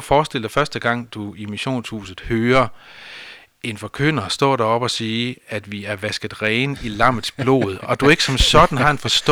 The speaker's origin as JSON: {"language": "Danish", "region": "Central Denmark Region", "country": "Denmark", "said": "Jeg er oprindeligt fra Østjylland, men vi var flyttet til det mørke Vestjylland, som vores familie sagde dengang."}